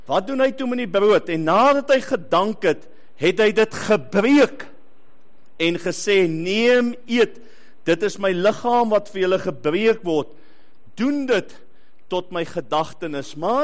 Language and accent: Afrikaans; Western Cape, South Africa; accent: Kaapse; ek het min gepraat op skool, want as ek gepraat het, het almal gelag. Julle kan seker dink waaroor, oor my Kaapse aksent.